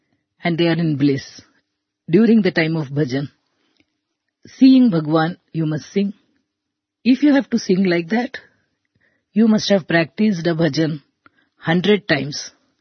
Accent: Mumbai, Maharashtra, India; I am from Mumbai.

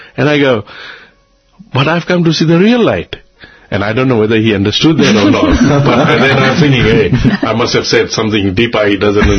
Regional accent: Australia; I said, uncle, listen, I'm from Australia. I've just come to do some seva.

